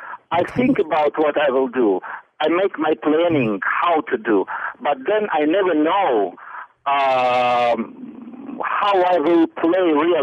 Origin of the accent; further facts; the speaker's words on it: Ukraine; born there; English is a second language; also born or lived in Moscow; because I was born in Ukraine in the 60s